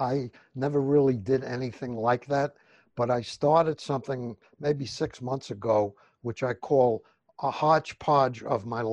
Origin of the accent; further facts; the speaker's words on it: Brooklyn, New York, United States; born there; And I was born in Brooklyn, but I remember being called a Nazi during World War II multiple times.